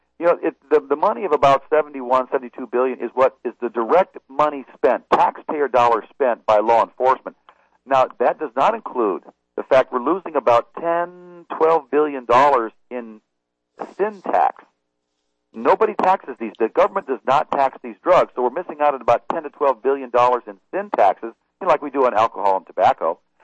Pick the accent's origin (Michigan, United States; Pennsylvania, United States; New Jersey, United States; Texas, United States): Texas, United States; Fort Worth; You know, I'm from Fort Worth.